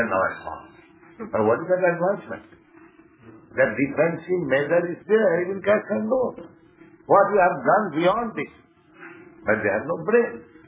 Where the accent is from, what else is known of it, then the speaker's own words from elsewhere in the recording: India; I am from India.